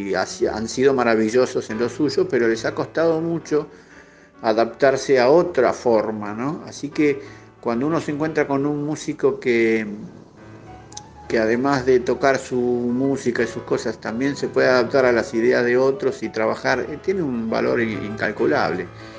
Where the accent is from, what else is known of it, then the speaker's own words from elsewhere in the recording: General Pico, La Pampa, Argentina; en La Pampa, en General Pico. Yo soy de General Pico.